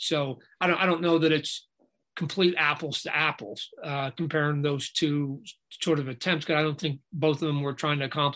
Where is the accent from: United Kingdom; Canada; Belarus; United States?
Canada; born there; maybe it's just a Canadian in me. I was born in Canada.